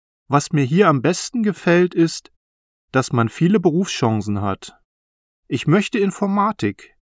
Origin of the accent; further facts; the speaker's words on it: Syria; German is a second language; now in Frankfurt am Main, Germany; Ursprünglich komme ich aus Syrien. Jetzt wohne ich in Frankfurt am Main. Ich wohne seit 3,5 Jahren hier. Am Anfang fand ich die Sprache schwer.